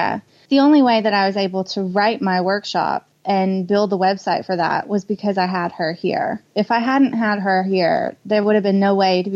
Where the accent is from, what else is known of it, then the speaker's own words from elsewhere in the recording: United States; now in Australia; Well, I go for America because I'm American.